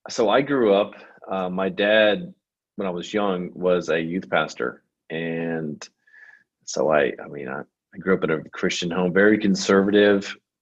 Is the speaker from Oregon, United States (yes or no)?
no; Maryland, United States; I'm from Maryland, right outside D.C., so I grew up watching the Redskins.